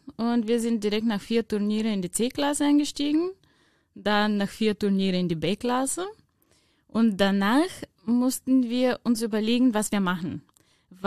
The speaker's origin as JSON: {"language": "German", "country": "Bulgaria", "said": "Ja, also ich komme aus Bulgarien."}